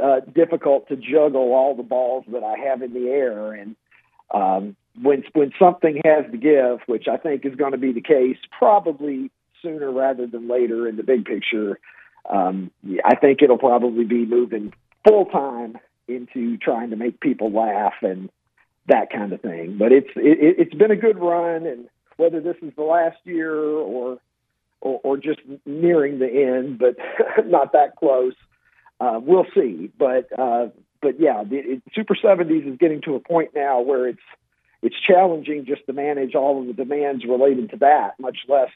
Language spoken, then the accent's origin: English; Kentucky, United States; I was born and raised in Kentucky, and so was he, and probably just about everything else about our upbringing and experience diverged pretty wildly from there.